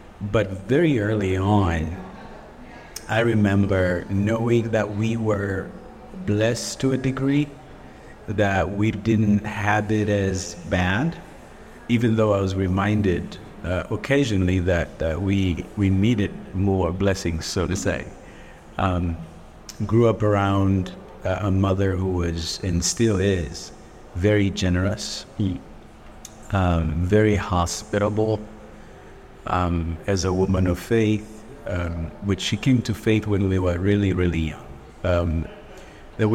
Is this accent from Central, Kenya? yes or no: yes; Central, Kenya; So I'm originally from Kenya. So Africa, East Africa specifically. And grew up in what we would call then the central province of Kenya, which is more of the kind of your highlands, rainy, good vegetation, as opposed to being arid or semi-arid.